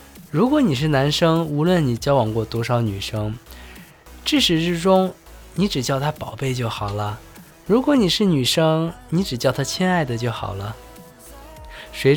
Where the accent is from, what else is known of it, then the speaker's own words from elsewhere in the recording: Xinxiang, Henan, China; 现在在我的家乡小城的新乡市的边缘的乡镇经营着一家蛋糕厂。